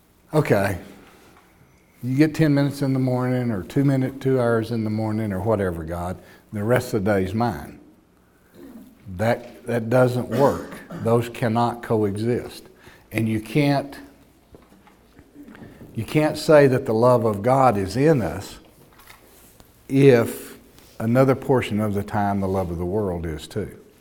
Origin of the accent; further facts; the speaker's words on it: Texas, United States; You know, someone would say, where are y'all from? Everybody else would say, the States. Everybody in my family, without fail, Texas.